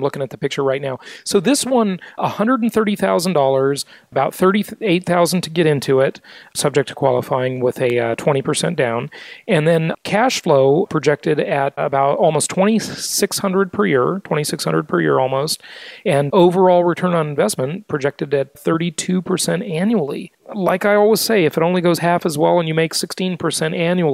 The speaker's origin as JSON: {"language": "English", "town": "Newport Beach", "region": "California", "country": "United States", "said": "hey, I'm from Newport Beach. It's not snobby there."}